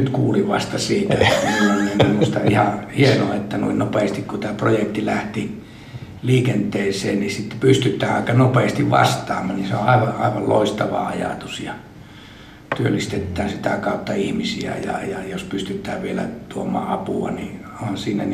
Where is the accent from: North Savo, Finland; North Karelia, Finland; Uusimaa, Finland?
North Savo, Finland; Kiuruvesi; Ja olen itse Kiuruvedeltä kotoisin, joka on tuollainen pikkuinen yläsavolainen kylä